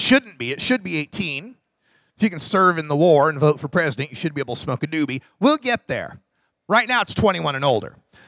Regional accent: Oregon, United States; I'd like to brag a little that my home state of Oregon is the most pot-smoking state in the country.

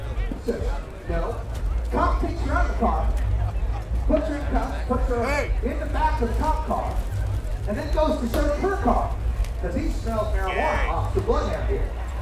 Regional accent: Portland, Oregon, United States; I'm from Portland, Oregon. We got some measure of freedom in Portland, Oregon.

